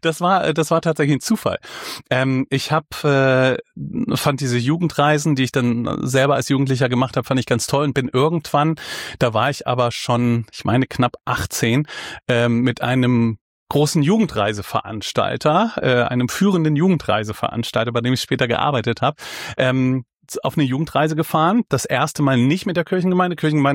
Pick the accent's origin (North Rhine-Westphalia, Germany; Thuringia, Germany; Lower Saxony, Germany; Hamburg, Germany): North Rhine-Westphalia, Germany; Meckenheim; ich bin nicht direkt in Bonn aufgewachsen, sondern in einem kleinen Kaff daneben, Meckenheim heißt